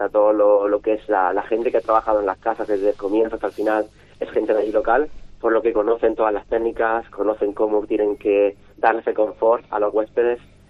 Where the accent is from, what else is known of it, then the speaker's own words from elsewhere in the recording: Andalusia, Spain; Yo soy de Almería, de un pueblo de Almería